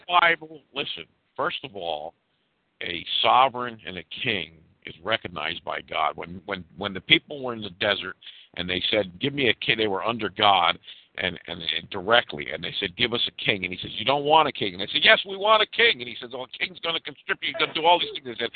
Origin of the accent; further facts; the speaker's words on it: North Carolina, United States; born there; I was born in North Carolina